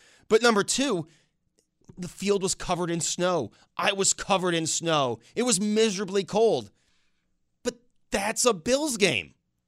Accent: Buffalo, New York, United States; and I'm from Buffalo

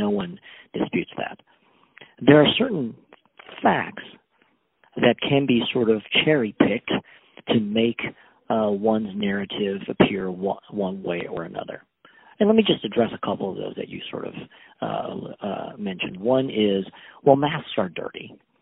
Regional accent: Taiwan; now in United States; In sort of my home country of Taiwan, where my parents live, SARS was a gigantic problem.

